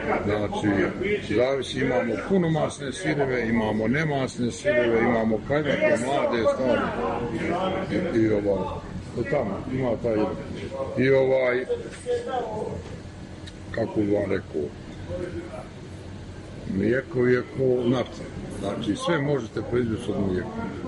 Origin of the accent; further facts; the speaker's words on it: Gacko, Republika Srpska, Bosnia & Herzegovina; Ja sam rodom tamo od Gacka, selo je do Izbori. 100 km je davde.